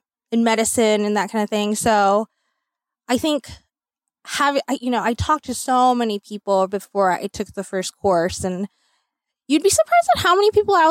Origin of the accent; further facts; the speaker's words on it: Atlanta, Georgia, United States; I'm actually originally from Atlanta. So my parents wanted me a little bit closer, so I moved back to North Carolina.